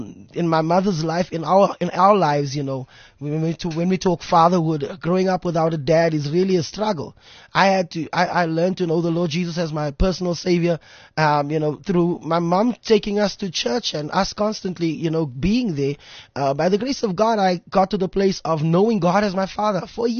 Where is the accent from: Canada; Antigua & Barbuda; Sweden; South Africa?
South Africa; Eldorado Park, Gauteng; Okay, for me, I mean, Eldorado Park, you know, it's renowned for gangsterism, renowned for, you know, drug abuse and all of those kind of things happening there.